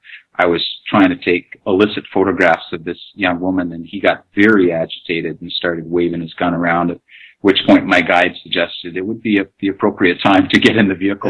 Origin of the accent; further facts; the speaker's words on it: Canada; I'm a Canadian